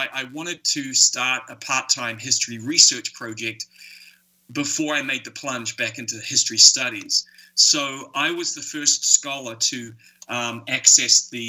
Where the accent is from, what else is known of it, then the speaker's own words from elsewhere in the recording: New Zealand; I grew up in New Zealand.